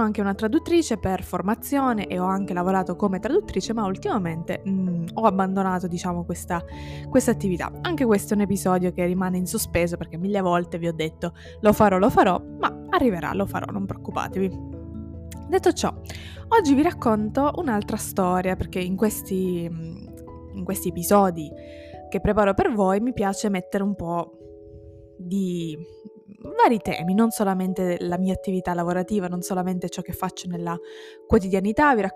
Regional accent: Sicily, Italy; first language Sicilian; il siciliano è la mia lingua nativa insieme all'italiano

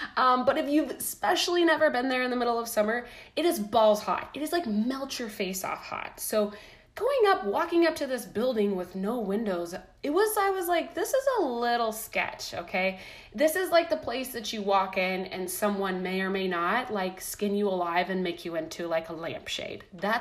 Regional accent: Midwest, United States; And growing up in the Midwest, that's kind of a lot of people's stories.

